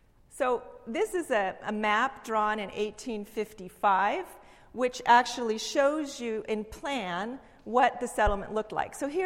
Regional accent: California, United States; What Mayor McGinn didn't know, and at least didn't tell you, is that I'm from California, so I can tell you the truth.

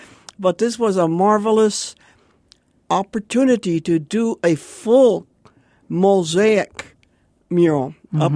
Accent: El Paso, Texas, United States; born there; Okay, I was born in El Paso.

